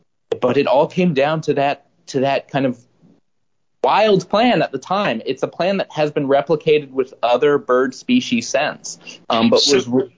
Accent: Lafayette, Louisiana, United States; University of Louisiana at Lafayette, which is my hometown.

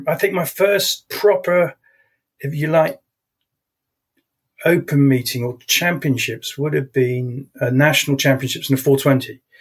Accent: Brighton, South East England, United Kingdom; born there; Yes, I was born in Brighton.

